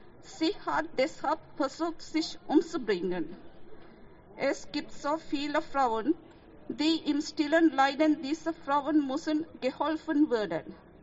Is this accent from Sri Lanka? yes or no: yes; Sri Lanka; Ich komme aus Sri Lanka.